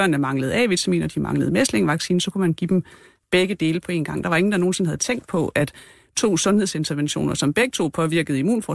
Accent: Region of Southern Denmark, Denmark; Nej, jeg er en pige fra Fyn, så nej.

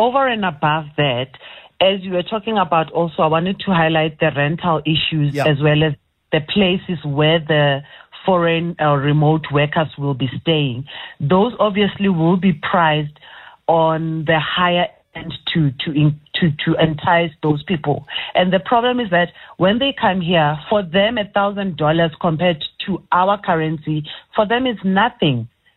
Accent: South Africa; as a local South African

